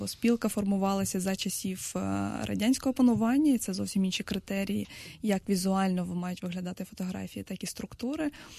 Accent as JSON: {"language": "Ukrainian", "town": "Odesa", "region": "Odesa Oblast", "country": "Ukraine", "said": "Ну, напевно, головна причина, тому що я з Одеси"}